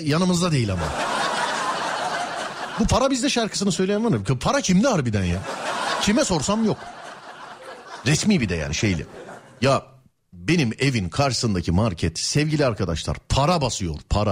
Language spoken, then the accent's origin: Turkish; Istanbul, Turkey; Biz İstanbullular olarak öyle diyebiliriz.